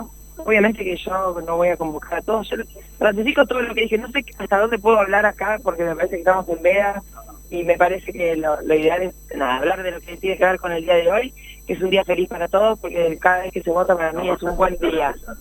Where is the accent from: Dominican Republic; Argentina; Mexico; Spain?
Argentina; como somos los argentinos siempre